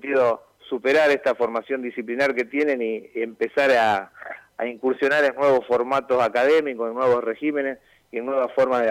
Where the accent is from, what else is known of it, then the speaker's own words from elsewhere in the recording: Santa Fe, Argentina; el tema de seguridad es un tema que nos preocupa como santafesinos, digamos, ¿no?